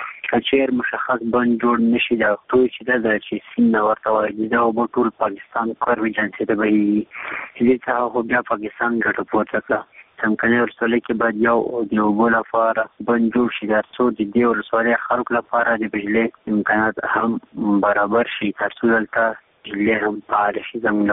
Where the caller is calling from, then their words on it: Paktia, Afghanistan; دا پکتیا څنګه څخه